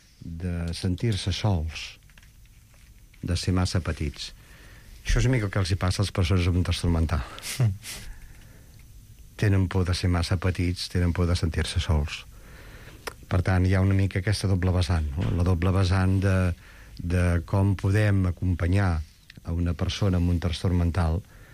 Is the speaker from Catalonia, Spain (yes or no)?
yes; Berga, Catalonia, Spain; Jo sóc de Berga, podríem parlar del Berguedà